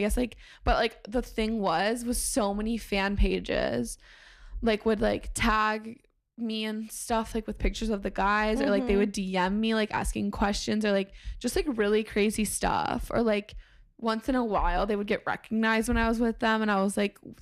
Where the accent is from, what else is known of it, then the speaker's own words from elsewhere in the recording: Michigan, United States; So I am from Michigan, and the high school I went to housed all the NTDP players